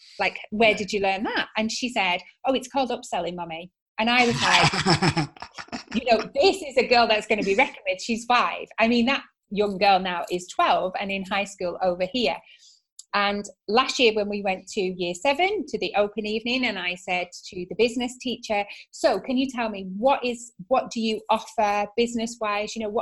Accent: the north of England, United Kingdom; Yes. Okay. No, it's purposely kids, Paul, because A, I'm from the north.

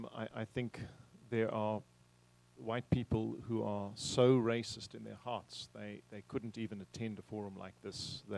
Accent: South Africa; I'm a Buster. I'm English and Afrikaans. My mother's English, my father's Afrikaans.

